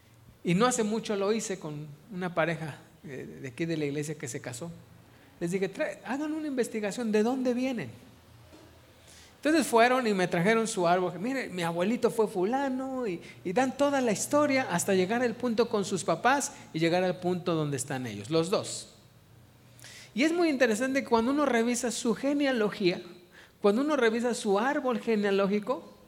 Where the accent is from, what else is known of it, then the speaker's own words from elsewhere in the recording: Mexico; born there; yo sí me pregunté, ¿por qué nací en México? ¿Por qué no en Alemania?